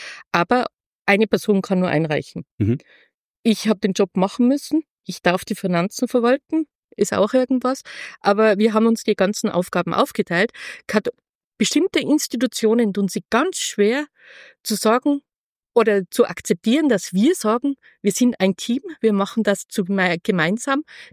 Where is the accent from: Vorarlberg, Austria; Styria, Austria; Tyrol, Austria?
Tyrol, Austria; Kössen; Ich komme aus Tirol, aus Kössen. Das ist im Nordosten von Tirol, Grenze zu Bayern. Mhm. Bin auf einem Bauernhof aufgewachsen mit Zimmervermietung, so typisch ländlich, wie man sich das vorstellt und wie ganz viele sind.